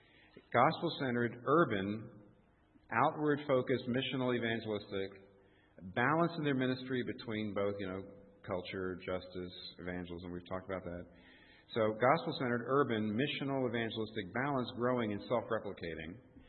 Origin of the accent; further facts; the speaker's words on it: United States; I'm American, so I'm into free enterprise, free market.